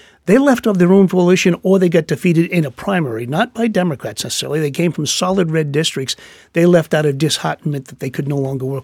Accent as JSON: {"language": "English", "region": "Massachusetts", "country": "United States", "said": "I mean, I come from Massachusetts. I only know three Republicans"}